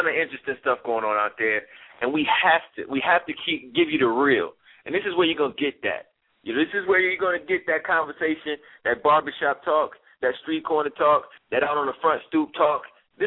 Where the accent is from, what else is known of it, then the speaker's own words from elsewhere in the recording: Chicago, Illinois, United States; For my hometown, Shy Sox representing.